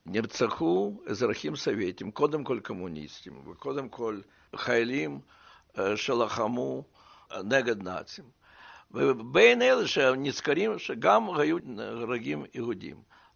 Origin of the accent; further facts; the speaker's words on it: Donetsk, Donetsk Oblast, Ukraine; גדלתי בברית המועצות, באוקראינה, בעיר דונצק, כמה שנים אחרי השואה.